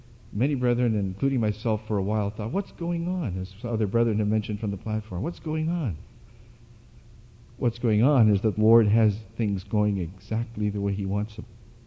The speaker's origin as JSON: {"language": "English", "country": "Canada", "said": "I come from Canada, I'm from a different country. I come to this country and I say we can share two countries."}